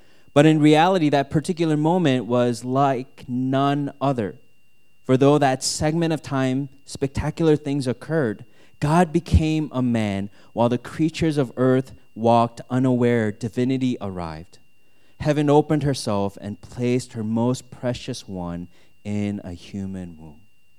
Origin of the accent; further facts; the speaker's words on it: Minnesota, United States; now in Ann Arbor, United States; Because I grew up in Minnesota, right?